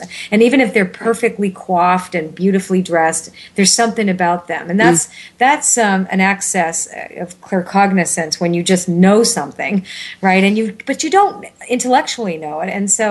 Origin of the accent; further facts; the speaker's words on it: Toronto, Ontario, Canada; No, I'm from Toronto originally